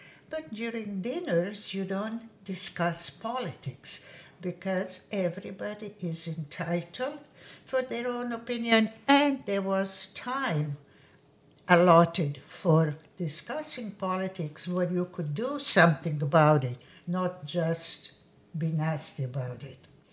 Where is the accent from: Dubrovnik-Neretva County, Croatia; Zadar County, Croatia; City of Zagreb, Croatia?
Dubrovnik-Neretva County, Croatia; Dubrovnik; English is a second language; Before the Second World War, in my hometown, which used to be Republic of Dubrovnik